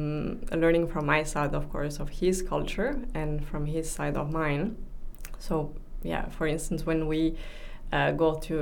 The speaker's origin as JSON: {"language": "English", "country": "Italy", "tie": "born or raised there", "moved": "as an adult", "lives_now": "Amsterdam, Netherlands", "said": "And I grew up in Italy, but my father is half from Syria. And I went to a French school my whole life, and then moved to Amsterdam when I was 22."}